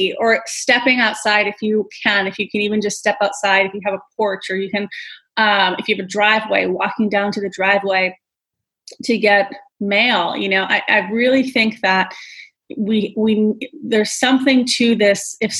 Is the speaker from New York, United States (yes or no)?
yes; New York City, New York, United States; So I grew up in New York City in a, you know, 2-bedroom apartment with my mom, my dad, and my twin sister.